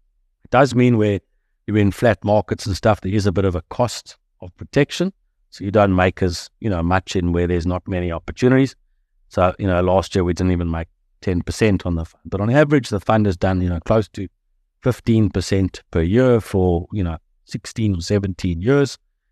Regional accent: South Africa; the good thing I think about being a South African

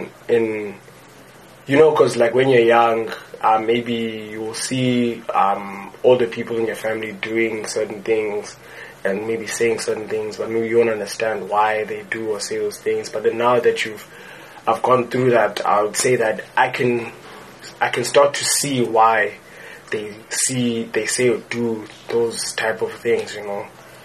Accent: Queenstown, Eastern Cape, South Africa; Got to Rhodes this year, my first year. I'm studying BSc. I came from Queenstown.

